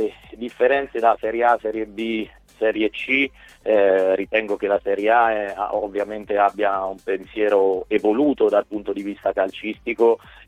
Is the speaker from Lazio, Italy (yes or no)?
no; Perugia, Umbria, Italy; essendo perugino ho vissuto esatto